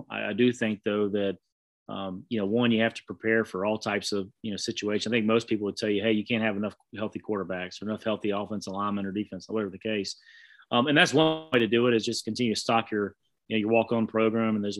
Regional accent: Southeast, United States; growing up in the Southeast

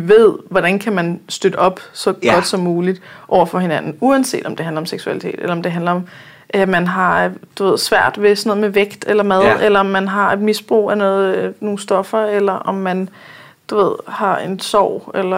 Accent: Jutland, Denmark; Altså jeg bor i Jylland, ja. Altså kan du ikke høre på, hvordan jeg snakker, at jeg er jyde?

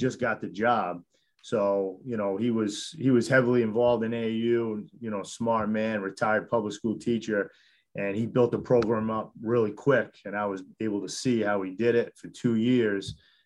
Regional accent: Putnam, Connecticut, United States; being born and raised in Putnam, Connecticut. So, you know, I attended Putnam Public Schools

